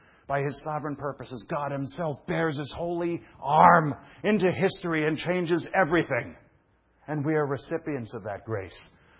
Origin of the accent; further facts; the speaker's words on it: Brooklyn, New York, United States; I'm from Brooklyn, you know, believe it's, I don't know, calves jumping from a stall.